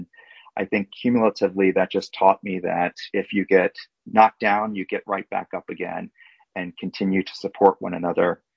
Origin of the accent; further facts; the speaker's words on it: Midwest, United States; growing up in the Midwest in a mid-sized town in a pretty conservative area of the country.